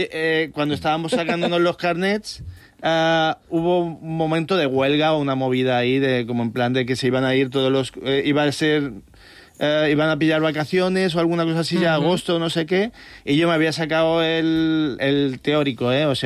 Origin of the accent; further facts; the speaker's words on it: Balearic Islands, Spain; aunque no lo parezca, soy mallorquín.